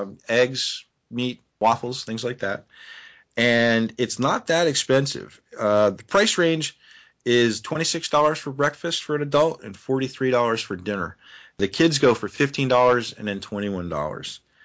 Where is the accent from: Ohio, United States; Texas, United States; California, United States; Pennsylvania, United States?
Pennsylvania, United States; Philadelphia; I'm from Philadelphia, and we just got a foot, and we're expecting another half tonight.